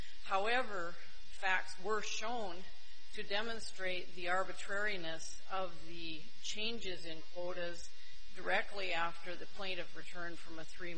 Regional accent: Great Falls, Montana, United States; I'm from Great Falls, Montana, and I represent Jewel Sternad.

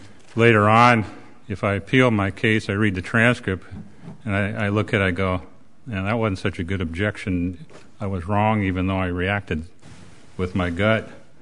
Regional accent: Great Falls, Montana, United States; I'm from Great Falls, Montana.

